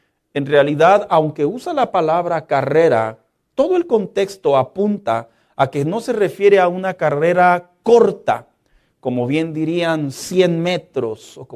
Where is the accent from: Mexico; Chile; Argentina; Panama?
Mexico; es un orgullo como mexicanos y para el estado de Chihuahua